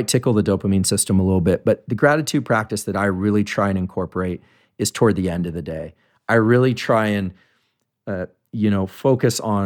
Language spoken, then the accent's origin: English; California, United States; I grew up in the Bay Area and I've been down to Esalen